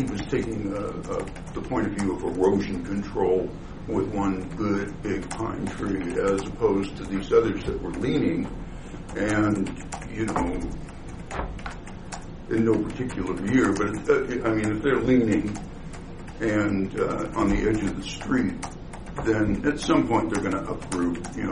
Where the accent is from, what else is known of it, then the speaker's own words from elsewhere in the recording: Paradise, California, United States; I come from, we moved up here from Paradise, California, so pine trees were a big part of our life down there.